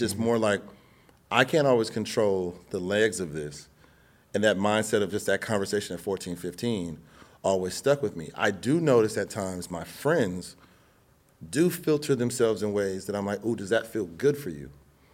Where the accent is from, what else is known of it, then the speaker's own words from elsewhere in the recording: Los Angeles, California, United States; I grew up in Crenshaw. I went to Beverly Hills.